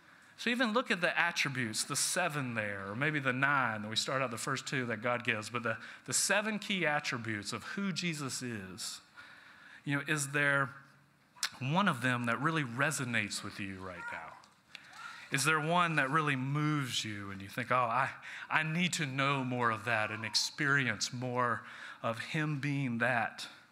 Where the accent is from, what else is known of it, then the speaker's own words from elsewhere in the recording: Stone Mountain, Georgia, United States; I grew up near Stone Mountain, Georgia. I don't know if you've ever seen Stone Mountain.